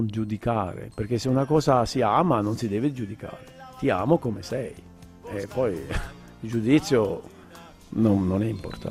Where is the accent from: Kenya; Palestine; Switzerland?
Switzerland; se io vengo dalla Svizzera e faccio un concerto, gli americani erano molto interessati